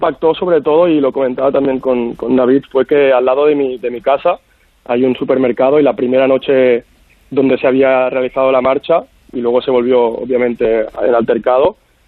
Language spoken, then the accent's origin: Spanish; Spain; now in Los Angeles, United States; yo me crié y he crecido en España y nunca he tenido que vivir una situación así. Y es mi primer año en Los Ángeles, todo lo que viví en Minneapolis